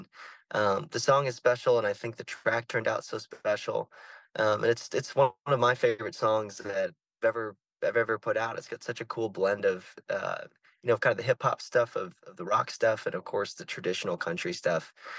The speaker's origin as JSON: {"language": "English", "region": "Florida", "country": "United States", "tie": "born or raised there", "said": "But those really, really impacted me growing up in Florida for sure, and shaped the kind of music I make and who I am today."}